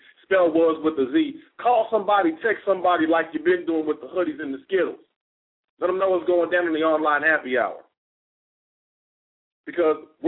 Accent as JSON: {"language": "English", "town": "Kansas City", "country": "United States", "tie": "born or raised there", "said": "We see the marches in Kansas City, my hometown, candlelight vigils."}